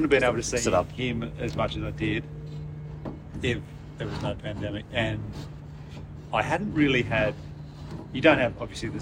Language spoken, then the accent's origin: English; Batemans Bay, New South Wales, Australia; And then I saw … at my RSL in my hometown, Batemans Bay, when I was 17